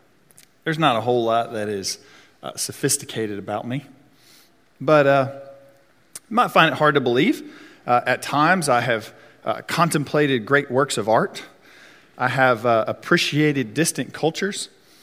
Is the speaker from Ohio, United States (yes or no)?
no; Enterprise, Alabama, United States; born there; I was born in Enterprise, Alabama. And I only lived there maybe the first year of my life or so, have no memory or recollection of the place at all